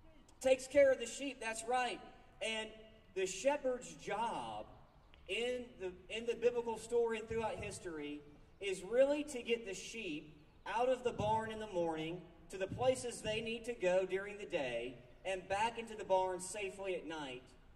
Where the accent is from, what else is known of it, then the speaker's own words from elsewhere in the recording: Atlanta, Georgia, United States; now in Raleigh, United States; I'm from Atlanta. I was born and raised in the big city, so I don't know, I didn't know until I moved to Raleigh that there were other airlines than Delta